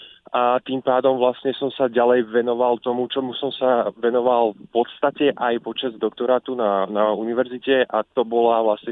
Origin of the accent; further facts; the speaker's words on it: Nové Zámky, Nitra Region, Slovakia; Pôvodom som samozrejme zo Slovenska, ale teda z juhu Slovenska, z Nových Zámkov.